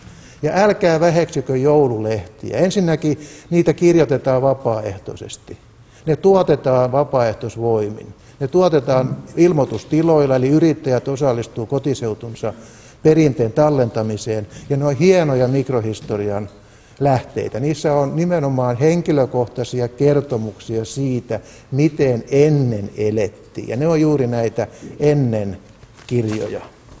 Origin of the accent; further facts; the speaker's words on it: Tampere, Pirkanmaa, Finland; koska mä olen Tampereelta